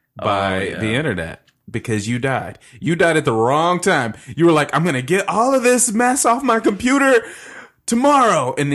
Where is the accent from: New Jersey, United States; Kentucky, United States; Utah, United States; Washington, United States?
Kentucky, United States; I'm from Kentucky.